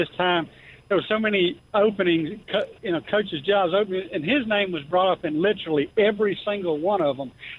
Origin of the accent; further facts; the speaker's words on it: Mississippi, United States; Obviously, I'm from Mississippi, so I wish him the very best.